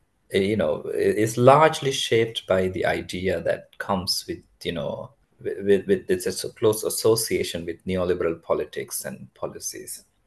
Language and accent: English; Sri Lanka; now in United Kingdom; I am originally from Sri Lanka, but based in the UK now.